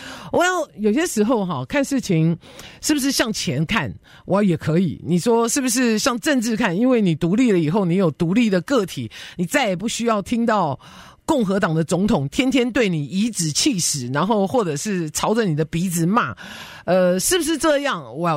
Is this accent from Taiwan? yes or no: yes; Taiwan; 这个我是从台湾来的